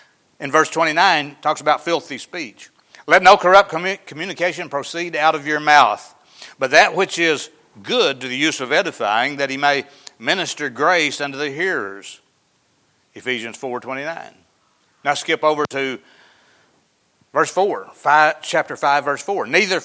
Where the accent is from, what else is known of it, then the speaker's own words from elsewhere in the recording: Arkansas, United States; I used to go over to Tate's store, there where I grew up in Izzard County